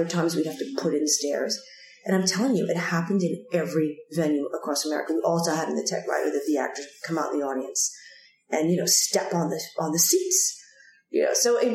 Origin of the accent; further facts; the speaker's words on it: New York City, New York, United States; I grew up in New York City.